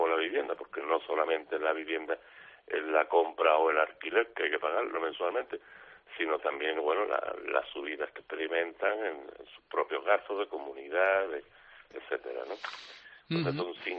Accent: Málaga, Andalusia, Spain

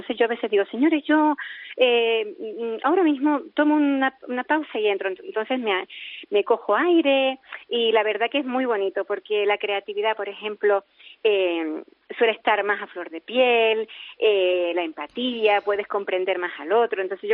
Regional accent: Canary Islands, Spain; soy canaria

